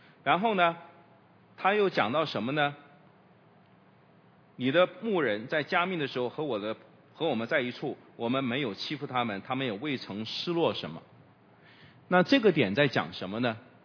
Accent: Heilongjiang, China; 这是我是黑龙江来的

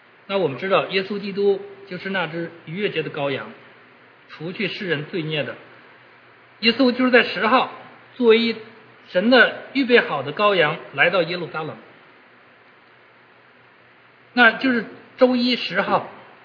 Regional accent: China; 就像我们中国人我们查万年历一样

